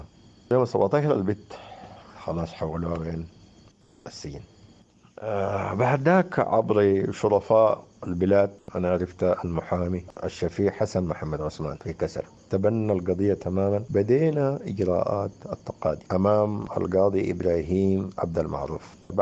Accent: Sudan; أنا قبيلتي سودانية.

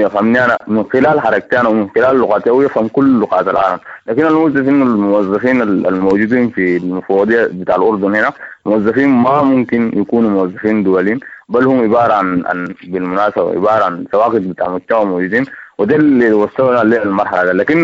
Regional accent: Darfur, Sudan; نحن كلاجئين سودانيين وبصفة خاصة من دارفور وجبال النوبو ونيل الأزرق

